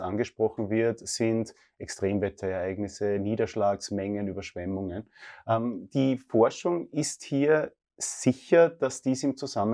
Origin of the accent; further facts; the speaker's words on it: Austria; ich bin Österreicher in einer Stadt.